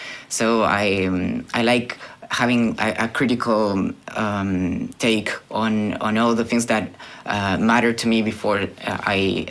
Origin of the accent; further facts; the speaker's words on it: Bariloche, Río Negro, Argentina; English is a second language; now in Buenos Aires, Argentina; I'm from Argentina as well. We are both from Bariloche, but we've been living in Buenos Aires for 7 years in my case